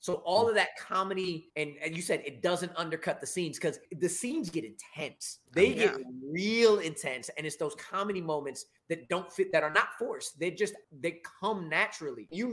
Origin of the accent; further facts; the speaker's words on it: Oakland, California, United States; that I don't deal with being a black person growing up in Oakland